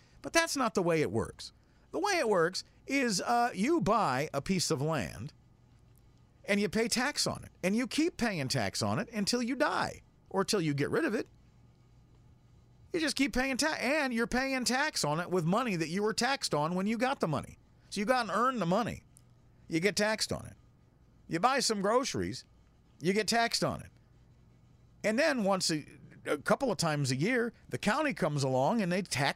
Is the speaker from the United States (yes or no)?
yes; United States; but the underpinnings of it annoy me as an American.